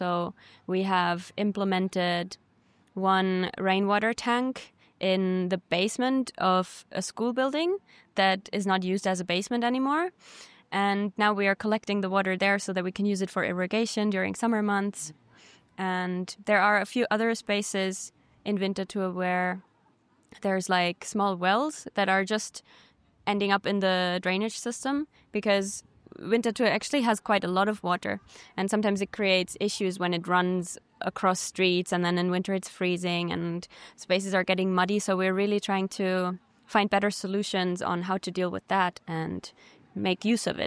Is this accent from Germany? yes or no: yes; Germany; now in Switzerland; I'm originally from Germany, currently based in Switzerland.